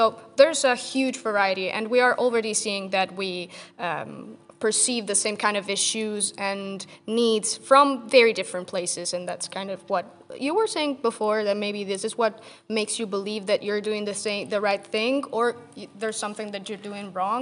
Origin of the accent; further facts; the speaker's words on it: Italy; I'm from Italy.